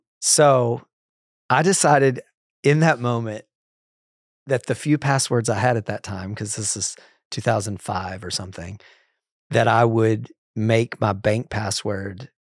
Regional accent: Texas, United States; And look, I'm from Texas.

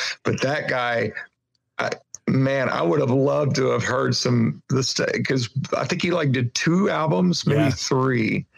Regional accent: Kentucky, United States; I'm a hillbilly from Kentucky.

